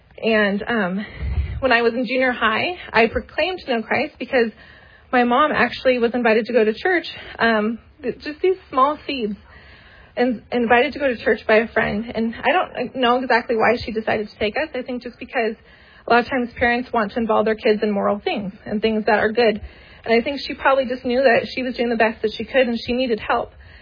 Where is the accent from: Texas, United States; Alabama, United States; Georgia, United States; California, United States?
California, United States; born there; I was born in California in the Bay Area to awesome parents that it was a broken home.